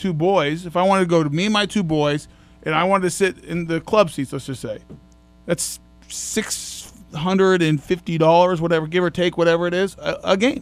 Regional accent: Boulder, Colorado, United States; So, like, growing up, I grew up in Boulder.

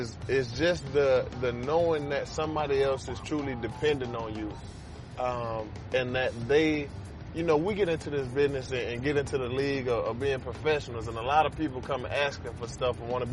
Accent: Georgia, United States; Man, if you really, you know, I'm from South Georgia.

